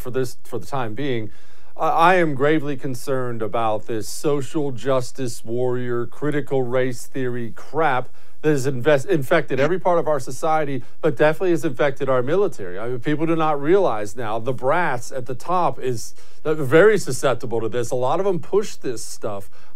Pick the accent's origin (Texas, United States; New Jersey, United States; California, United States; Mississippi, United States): Texas, United States; we are feeling that big time right here in my home state of Texas.